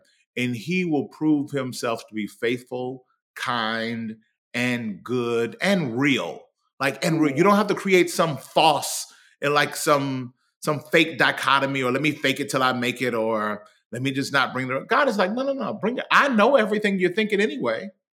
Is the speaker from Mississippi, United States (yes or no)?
yes; Mississippi, United States; I'm from Mississippi. The old saints at our church used to say